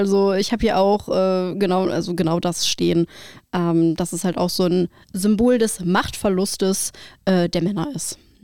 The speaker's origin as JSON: {"language": "German", "town": "Osnabrück", "region": "Lower Saxony", "country": "Germany", "tie": "born or raised there", "said": "Also ich habe früher in Osnabrück immer Karneval gefeiert, in meiner Heimat."}